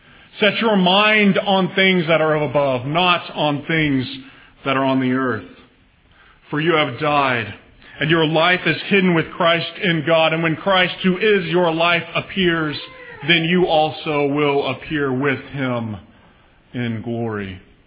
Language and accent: English; Texas, United States; Growing up in the Plains region of Texas, where my wife and I are from, you learn one very powerful and often occurring word about the weather.